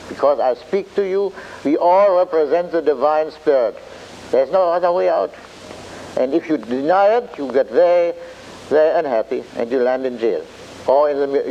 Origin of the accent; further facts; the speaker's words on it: United States; You are an immigrant from Germany, I am, and I am an American.